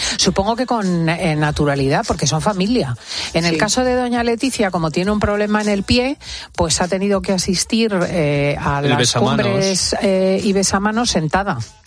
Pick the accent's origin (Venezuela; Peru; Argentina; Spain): Spain; Madrid, Community of Madrid; born there; Ojalá hubiese nacido yo en el Mediterráneo, en mi maravillosa Almería. Pues no, nací en secano, en Madrid.